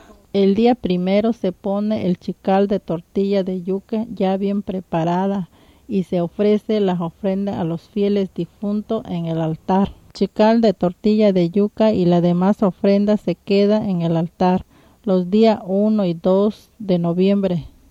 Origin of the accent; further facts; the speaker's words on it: San Felipe Usila, Oaxaca, Mexico; Así se preparan las tortillas de yuca en el Día de los Muertos en mi pueblo de San Felipe Usila, Oaxaca.